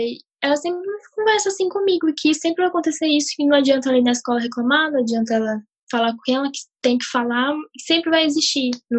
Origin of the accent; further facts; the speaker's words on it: Brazil; now in Norway; como a gente nasceu e cresceu no Brasil, e a gente veio pra cá depois de um tempo